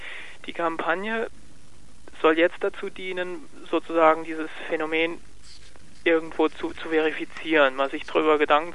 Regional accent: Zweibrücken, Rhineland-Palatinate, Germany; aus meiner alten Heimatstadt, aus Zweibrücken

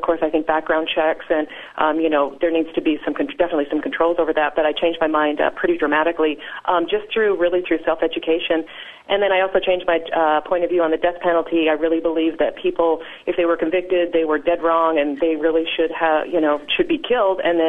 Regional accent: Utah, United States; I was originally from Utah.

